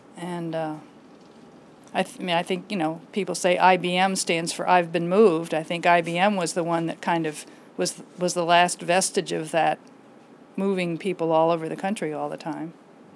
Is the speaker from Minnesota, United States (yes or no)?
no; Whitefish Bay, Wisconsin, United States; also born or lived in Wilmington, Delaware / Santa Ana, California / Westfield, New Jersey; I was a corporate brat and moved all over the country I was born in Wilmington, Delaware, and then we moved to Santa Ana, California briefly, back to Wilmington, Delaware, then to Westfield, New Jersey, and then to Whitefish Bay, Wisconsin, a suburb of Milwaukee.